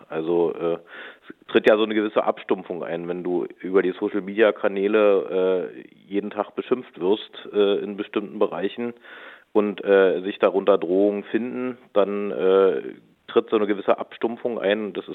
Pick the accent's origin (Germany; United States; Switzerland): Germany; Potsdam, Brandenburg; Ich bin selber Potsdamer.